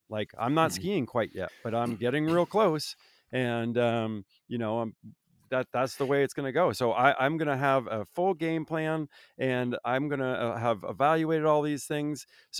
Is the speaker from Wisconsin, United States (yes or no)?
no; Vermont, United States; I mean, I grew up in Vermont, you know, I mean, we had frozen lakes.